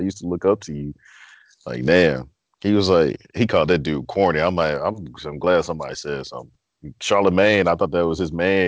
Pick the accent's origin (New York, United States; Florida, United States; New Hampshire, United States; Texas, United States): Florida, United States; Liberty City; I'm from Liberty City. I'm a hero out here, man.